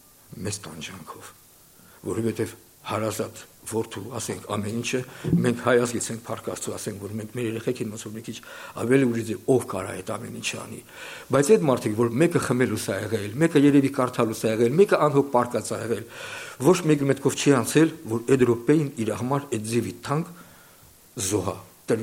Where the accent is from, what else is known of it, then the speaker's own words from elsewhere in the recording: Kolpashevo, Tomsk Oblast, Russia; մեր մոտ ասենք ես Կալպաշովից եմ, ստեղ Տոմսկի օբլաստ, ասենք շատերը կարող են իմանալ